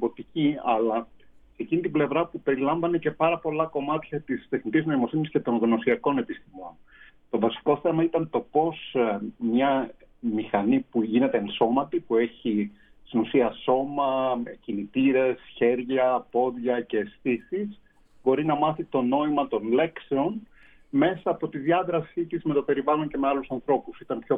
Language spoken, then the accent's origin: Greek; Thessaloniki, Central Macedonia, Greece; also born or lived in Athens; Είμαι Θεσσαλονικός, γεννήθηκα και μεγάλωσα στην Θεσσαλονίκη πέρα από 2 χρόνια στην Αθήνα όταν ήμουν μικρός.